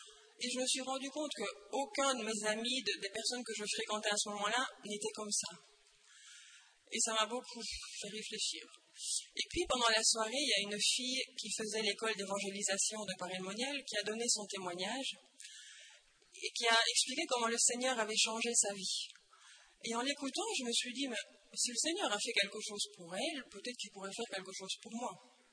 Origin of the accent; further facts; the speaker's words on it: Aubel, Wallonia, Belgium; now in Rome, Italy; je suis belge, je viens d'Aubel, j'ai 39 ans, je suis mariée avec Giovanni et j'habite à Rome. Voilà. Je suis issue d'une famille catholique